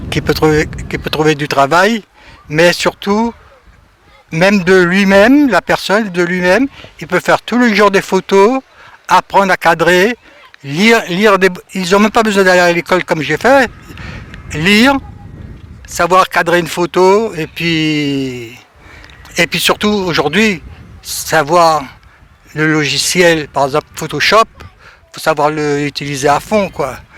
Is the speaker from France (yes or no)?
yes; French Guiana, France; Oui, je suis Guyanais.